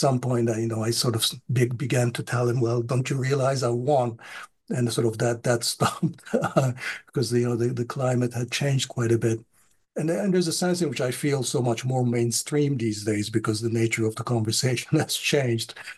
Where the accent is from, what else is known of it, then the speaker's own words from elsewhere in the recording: Turkey; When you're growing up in Turkey, you were always conscious of this gap.